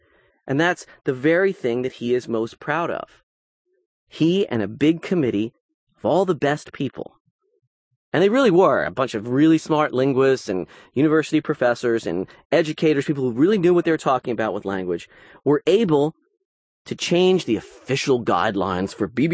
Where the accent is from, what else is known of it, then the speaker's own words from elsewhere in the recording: United States; accent: American; I am obviously, by my accent, by my grammar, American.